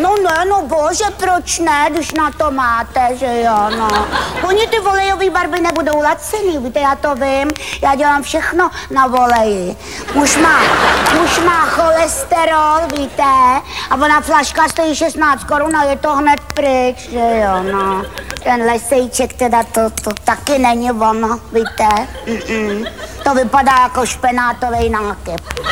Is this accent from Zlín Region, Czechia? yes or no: no; Prague, Czechia; Kdybyste mě potkal trošku upravenou, tak by vám bylo jasný, že jsem z Prahy.